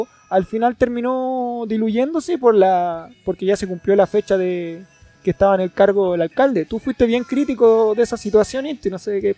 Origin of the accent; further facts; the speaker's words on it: Chile; este es un año sumamente importante para nosotros como chilenos.